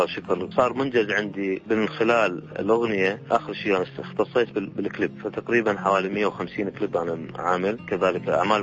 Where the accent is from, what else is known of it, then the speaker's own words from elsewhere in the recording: Iraq; حتى عندنا بالعراق كل محافظة تختلف عن محافظة بعاداتها بتقاليدها